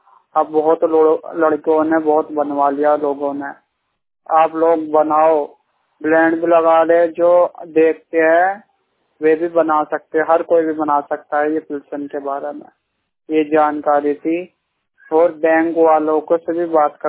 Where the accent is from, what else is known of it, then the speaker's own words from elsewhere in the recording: Meerut, Uttar Pradesh, India; मैं मेरठ का रहने वाला हूँ।